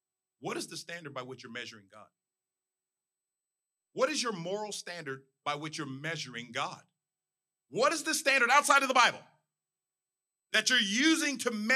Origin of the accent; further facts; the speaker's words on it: England, United Kingdom; I'm European. And for all the Europeans in the United Kingdom, I'm really exceptional. I'm English.